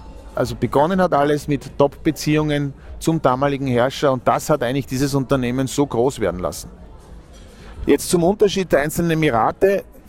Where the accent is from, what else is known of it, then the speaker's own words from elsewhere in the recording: Austria; Und wir stecken als Österreicher da mittendrin.